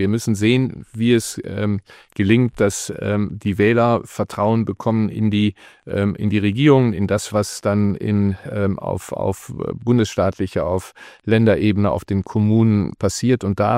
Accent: Neuss, North Rhine-Westphalia, Germany; ich bin sehr kommunal verankert in meiner Heimatstadt Neuss

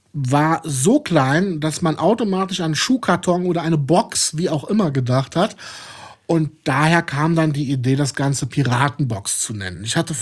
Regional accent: Neuwied, Rhineland-Palatinate, Germany; born there; Gebürtiger Neuwieder, 76 im Elisabeth-Krankenhaus geboren.

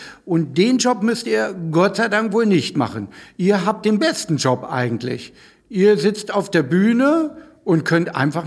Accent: Northern Germany, Germany

